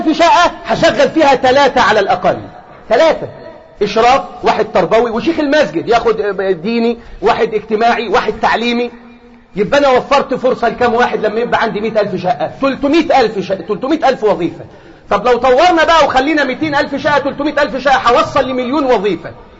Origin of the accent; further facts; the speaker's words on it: Egypt; ناحية من الشمال عندنا في مصر